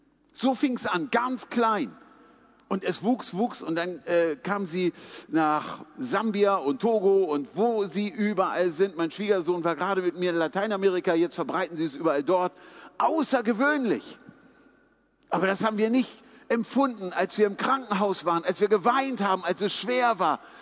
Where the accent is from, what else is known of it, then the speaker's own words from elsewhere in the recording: Hanover, Lower Saxony, Germany; Gehe ich zurück in meine Heimat nach Hannover